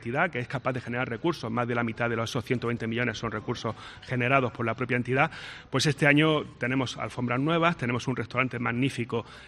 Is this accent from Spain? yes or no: yes; Granada, Andalusia, Spain; Nosotros, como granadinos, muchas veces no nos valoramos lo suficiente.